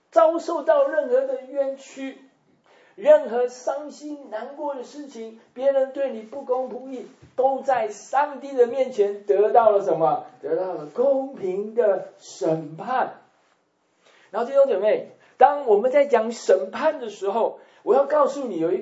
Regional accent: Taipei, Taiwan; born there; 像我出生在台北，我的家乡台北，

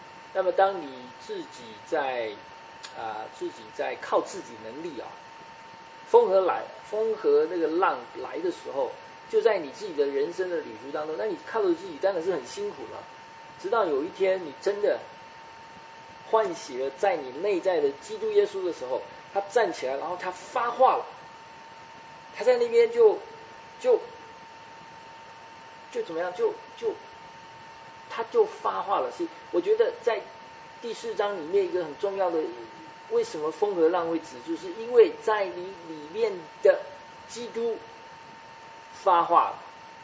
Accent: China; 我们中国人最喜欢庆祝就是过五十大寿

